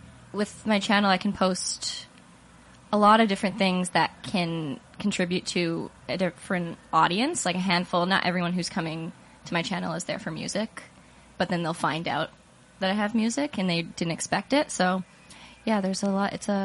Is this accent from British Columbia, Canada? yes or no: yes; Kelowna, British Columbia, Canada; now in Vancouver, Canada; because I'm from a small town, I'm from Kelowna, so it was hard to really get myself out there